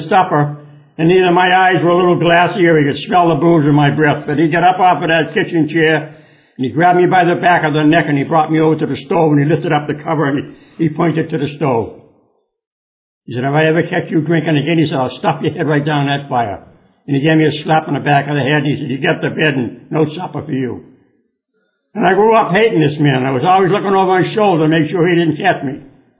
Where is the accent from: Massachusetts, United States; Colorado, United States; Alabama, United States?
Massachusetts, United States; Charlestown; moved away as an adult; But I come from a little town, and I just had a movie about the town I come from. The name of it was Town, and that's Charlestown, where I come from.